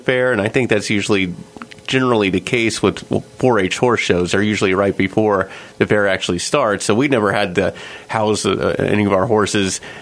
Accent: Winfield, Kansas, United States; I grew up in Winfield, of course, where we have the Cali County Fair.

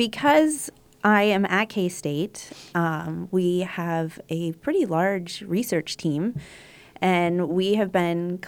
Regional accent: East Coast, United States; I grew up on the East Coast and studied in New York.

